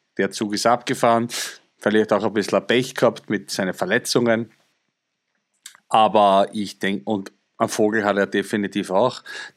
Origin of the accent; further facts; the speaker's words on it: Austria; Und ich als Österreicher habe natürlich Sturm Graz immer mitverfolgt, bin auch Sturm-Fan, was Österreich betrifft.